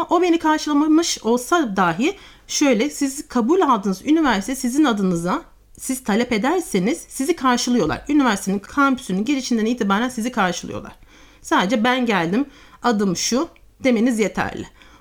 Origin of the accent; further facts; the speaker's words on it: Istanbul, Turkey; Ben üniversiteyi dediğim gibi İstanbul'da doğdum, üniversiteyi İstanbul'da okudum. Büyük bir şehirde hani büyüdüm, okula gittim.